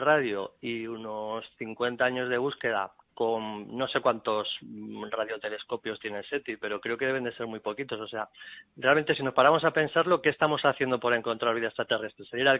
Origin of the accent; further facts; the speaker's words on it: Madrid, Community of Madrid, Spain; now in Murcia, Spain; yo como madrileño residente en Murcia por trabajo